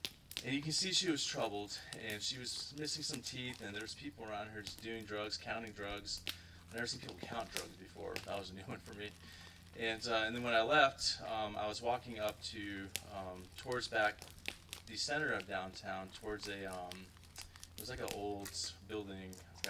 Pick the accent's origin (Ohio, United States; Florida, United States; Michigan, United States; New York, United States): Ohio, United States; are you Russian? I was like, no, I'm this guy from Ohio. I'm not Russian. And I told him, you know, my family's Serbian